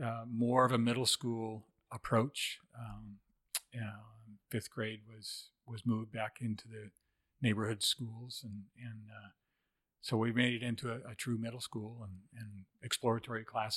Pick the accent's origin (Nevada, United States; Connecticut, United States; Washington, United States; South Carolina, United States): Washington, United States; Tacoma; I grew up in Tacoma, actually across the bay from Tacoma, so up in Puget Sound area